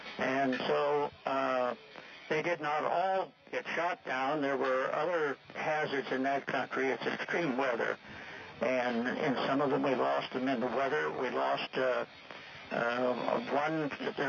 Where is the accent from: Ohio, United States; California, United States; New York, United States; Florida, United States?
California, United States; And I said, and I'm from the San Joaquin Valley, so just name it the San Joaquin Siren.